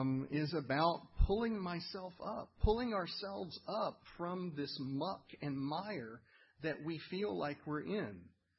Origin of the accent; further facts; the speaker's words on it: Roswell, Georgia, United States; I remember being about 8 years old in my home church in Roswell, Georgia. I grew up in Roswell Presbyterian Church